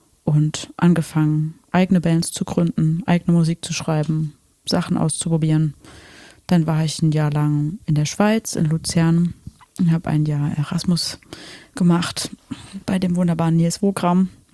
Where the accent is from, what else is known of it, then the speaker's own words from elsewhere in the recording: Saxony, Germany; also born or lived in Dresden; now in Leipzig, Germany; ich komme aus Leipzig, ursprünglich aus der Oberlausitz, im tiefen Osten. Dort ist es sehr schön, dort gibt es viele Berge und Natur und schöne Landschaft.